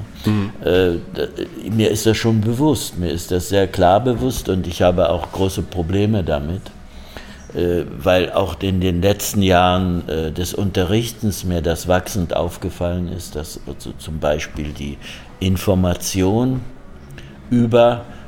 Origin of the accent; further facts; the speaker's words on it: Braunschweig, Lower Saxony, Germany; Ich bin in Braunschweig groß geworden.